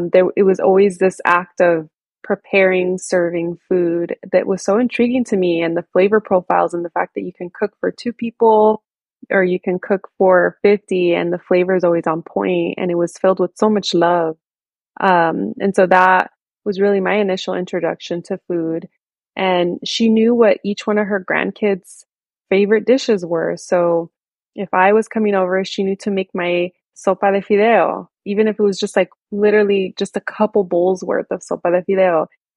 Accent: South Gate, California, United States; I grew up in Southeast Los Angeles, specifically in Southgate here in LA.

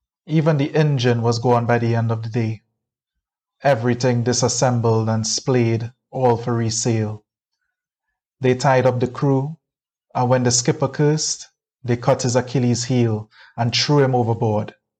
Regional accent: Trinidad & Tobago; I am a writer from Trinidad and Tobago. I was born here, I am based here, worked here, was educated here, Trini to the bone.

